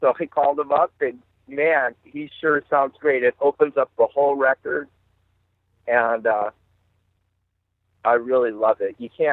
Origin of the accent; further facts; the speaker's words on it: Santa Cruz, California, United States; he is from my hometown of Santa Cruz, California.